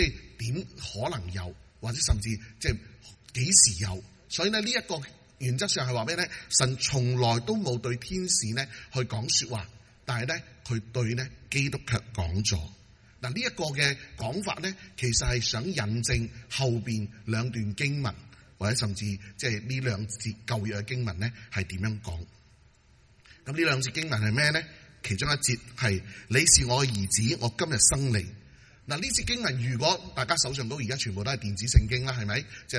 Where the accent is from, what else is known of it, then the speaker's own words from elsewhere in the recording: China; 我哋系中国人咧，其实都应该明嘅。